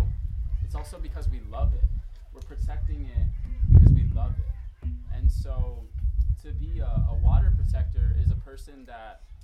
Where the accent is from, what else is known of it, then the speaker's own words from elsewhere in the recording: Ohio, United States; And we're from Ohio